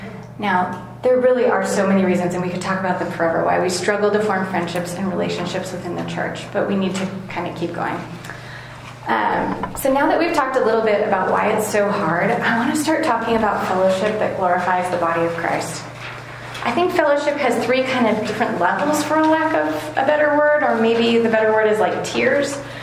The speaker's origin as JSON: {"language": "English", "region": "California", "country": "United States", "tie": "born or raised there", "lives_now": "Durango, United States", "said": "Now, I grew up in California where people really aren't that friendly. You just kind of keep to yourself, and maybe if you're from California, you relate. But you find your friends and you kind of just stick with them. And so coming here to Durango"}